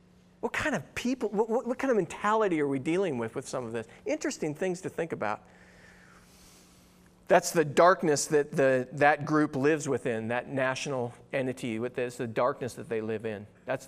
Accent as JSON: {"language": "English", "region": "California", "country": "United States", "tie": "born or raised there", "said": "I grew up in Southern California, so I'd watch, you know, local news and have all this stuff going on."}